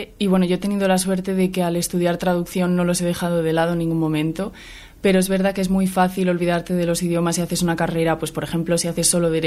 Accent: Salamanca, Castile and León, Spain; Sí, bueno, es que soy salmantina, entonces la verdad es que no me planteé irme a ningún otro lado.

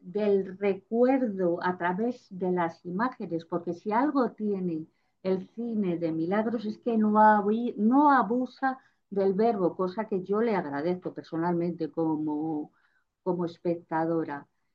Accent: Salamanca, Castile and León, Spain; Yo soy de Salamanca, son charras, charros, ¿no? Que nos llaman charras o charros.

